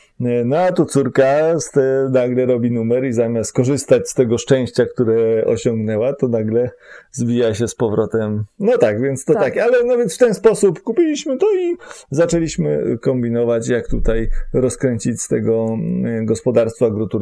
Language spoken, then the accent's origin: Polish; Gdańsk, Pomeranian Voivodeship, Poland; now in Warsaw, Poland; pochodzimy z dwóch różnych stron Polski, ale z obie strony daleko od Warszawy, czyli Monika tu z gór, ja z Gdańska